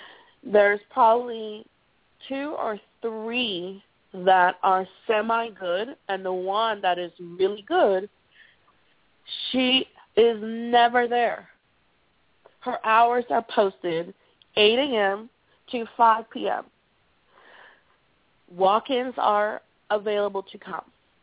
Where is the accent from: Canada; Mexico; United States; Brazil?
Brazil; My mother and I are black. We're from Brazil.